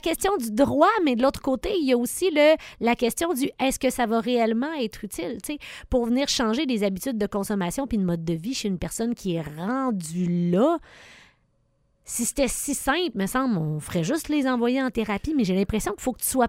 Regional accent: Quebec, Canada; Moi, je viens de la Beauce.

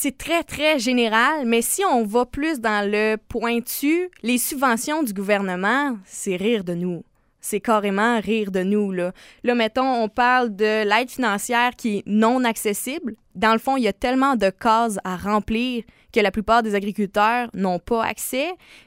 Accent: Quebec, Canada; c'est qu'est-ce qu'on veut en tant que Québécois pour les agriculteurs.

